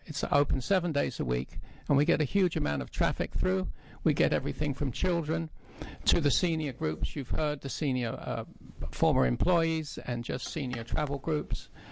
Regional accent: England, United Kingdom; now in Oregon, United States; I didn't grow up in Oregon, as you can hear. I grew up in England, where historical preservation is a lifetime job. But I've adopted the Lower Columbia for the past 12 years

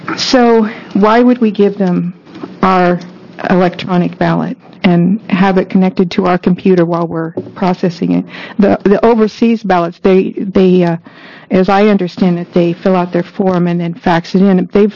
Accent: Gresham, Oregon, United States; I'm from Gresham, Oregon.

